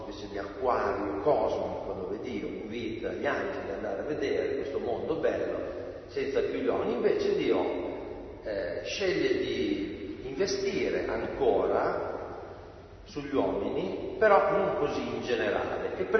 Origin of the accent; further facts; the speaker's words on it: Bologna, Emilia-Romagna, Italy; Spero che la lingua riusciate a capirla, anche se vengo da Bologna.